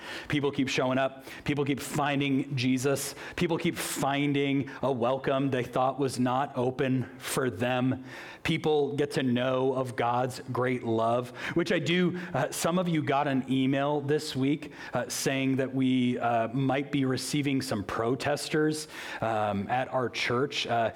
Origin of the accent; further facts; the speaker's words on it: Lake Wales, Florida, United States; Bert Frizzell, who was the nicest guy at the church that I grew up at in Lake Wales.